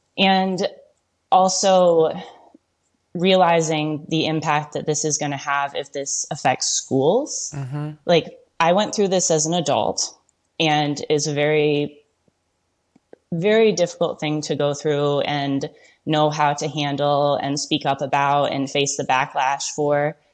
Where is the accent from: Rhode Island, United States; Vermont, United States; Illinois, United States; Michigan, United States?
Michigan, United States; I grew up in Michigan.